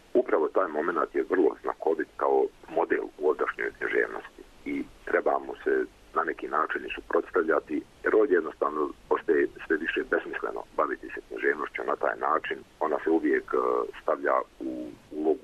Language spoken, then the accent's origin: Bosnian; Zenica, Federation of Bosnia and Herzegovina, Bosnia & Herzegovina; also born or lived in Stolac; premda sam rođen u Zenici i odrastao tamo, dobar dio djetinjstva provodio sam u Stocu, pošto mi je mati Stočanka bila